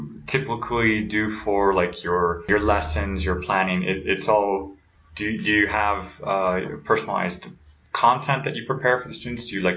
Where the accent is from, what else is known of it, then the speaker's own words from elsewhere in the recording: United States; I mean, as an American and going through the education system that we had there and the language requirements